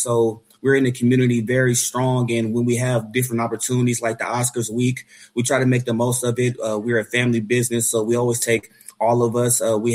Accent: Waterloo, Iowa, United States; now in Las Vegas, United States; I'm an entrepreneur. I was born and raised in Waterloo, Iowa, moved to Las Vegas 7 years ago

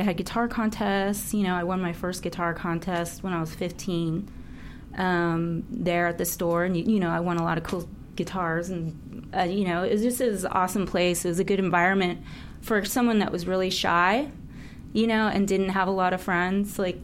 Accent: Rancho Cucamonga, California, United States; I grew up in Rancho Cucamonga, actually.

